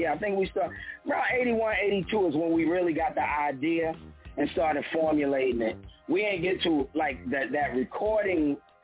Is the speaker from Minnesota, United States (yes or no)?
no; Brooklyn, New York, United States; I used to sound like the old school dudes in the Bronx. You know, I'm from Brooklyn. I used to sound like the dudes from the Bronx.